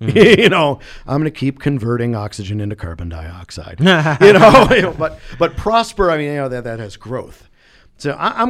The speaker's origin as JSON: {"language": "English", "town": "Chicago", "region": "Illinois", "country": "United States", "said": "And understand, I'm from Chicago."}